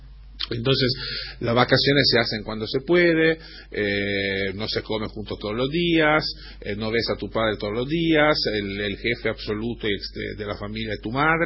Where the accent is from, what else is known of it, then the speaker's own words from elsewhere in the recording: Genoa, Liguria, Italy; No, yo soy de Génova, es una ciudad...